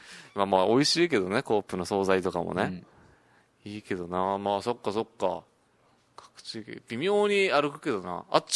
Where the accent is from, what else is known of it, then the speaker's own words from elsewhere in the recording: Naha, Okinawa, Japan; 那覇市中山国場だけど俺らはテリトリーとしては。